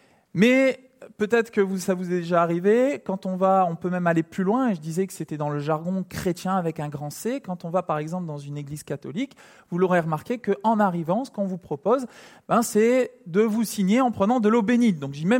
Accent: France; On est français

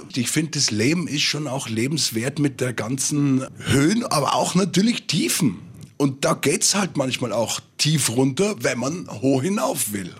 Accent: Innsbruck, Tyrol, Austria; Ich bin ja selber gar nicht am Land aufgewachsen, ich bin in Innsbruck aufgewachsen.

